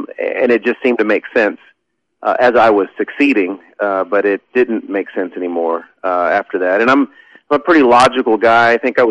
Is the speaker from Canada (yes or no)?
no; United States; born there; Yeah. I was born in the States, but I'm third generation.